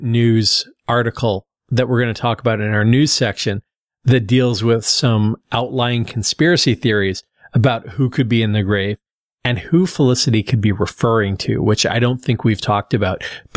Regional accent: Canada; But I'm Canadian, so as Cajun Sean said, I'll give you

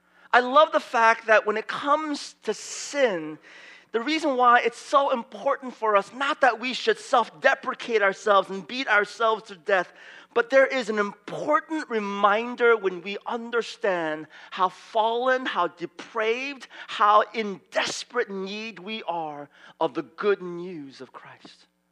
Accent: San Francisco, California, United States; Growing up in San Francisco, being mindful of the water crisis that we're in, I like to save my dishes for about 1 month.

